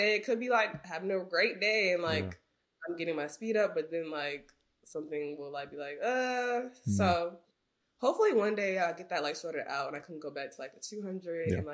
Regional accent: Lansing, Michigan, United States; I'm from Lansing. Mm-hmm. So like an hour away.

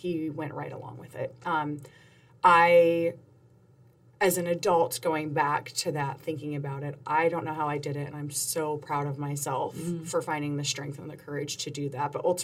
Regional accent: Arizona, United States; also born or lived in North Carolina; And I felt like my parents had ripped me from all my friends in North Carolina, and we moved back to Arizona, because I'm originally from Arizona

